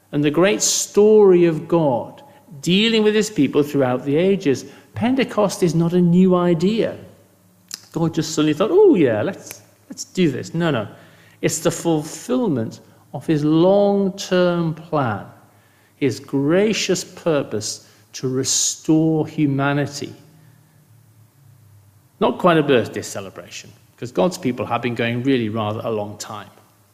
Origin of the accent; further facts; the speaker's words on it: United Kingdom; And, you know, being British, we try to be polite.